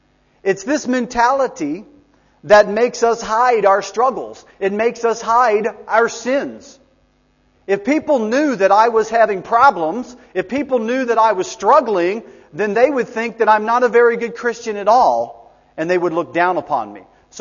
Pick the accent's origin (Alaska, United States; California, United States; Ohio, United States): Ohio, United States; Cincinnati; I came back to my hometown of Cincinnati, Ohio, and was basically running and hiding from the law